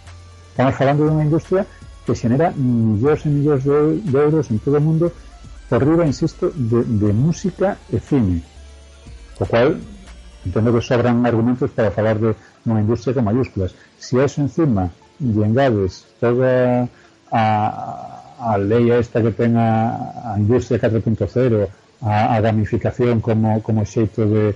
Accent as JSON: {"language": "Galician", "town": "Pontevedra", "region": "Galicia", "country": "Spain", "said": "eu como pontevedrés estou convencido de que Pontevedra podría ter moito de dicir"}